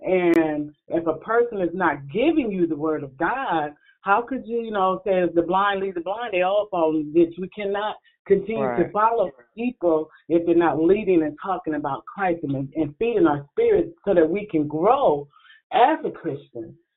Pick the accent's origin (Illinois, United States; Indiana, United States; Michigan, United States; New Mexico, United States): Illinois, United States; I have been asking for a prayer for a pastor that I grew up with in Illinois